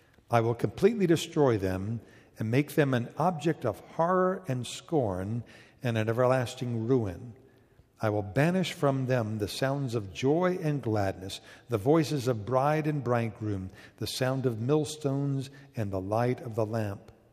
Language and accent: English; Atlanta, Georgia, United States; also born or lived in Boston; than I had when I was growing up in Atlanta.